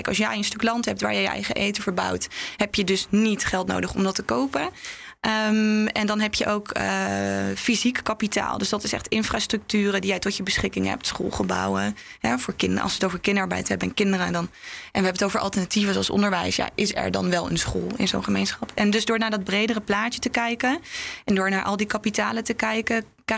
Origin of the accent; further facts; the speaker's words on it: Netherlands; als ik kom uit Nederland. Ik ben niet opgegroeid met het gebruik van een kapmes.